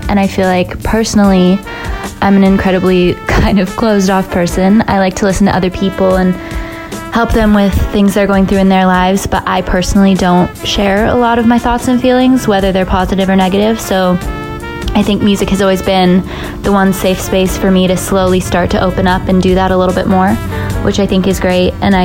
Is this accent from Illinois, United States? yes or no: no; Salt Lake City, Utah, United States; moved away as an adult; I grew up in Salt Lake City, Utah. I lived there until I was 18. But most of my family is from Brazil, so I do feel very strongly tied to Brazil as well.